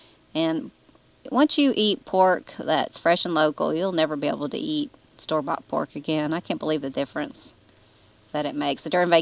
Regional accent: Sumter, South Carolina, United States; And I'm from Sumter, so we looked around Sumter some, and Manning and Santee, and then up this way

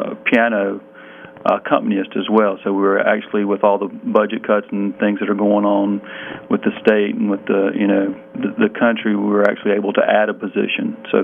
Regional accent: South Carolina, United States; Because I grew up here in South Carolina, it gets real cold.

